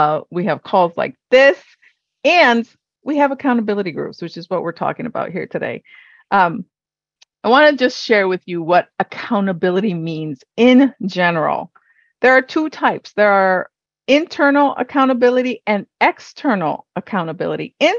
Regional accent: Hawaii, United States; I'm Mexican American, born and raised in Hawaii.

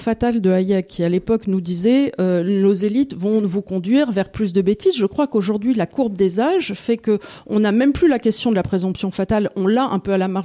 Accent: France; J'ai dit « Je suis française ».

